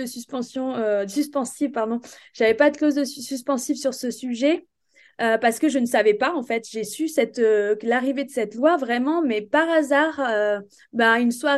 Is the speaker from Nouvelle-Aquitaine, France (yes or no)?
yes; Angoulême, Nouvelle-Aquitaine, France; à 1 heure de Bordeaux, il y avait à la ville d'Angoulême, donc c'est là que je suis originaire d'Angoulême.